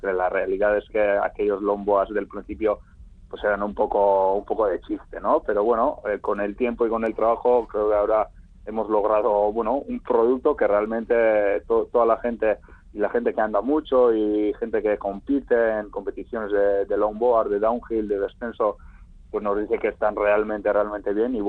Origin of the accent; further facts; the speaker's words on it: Lekeitio, Basque Country, Spain; Nosotros somos de Lekeitio, un pueblo pequeñito en la costa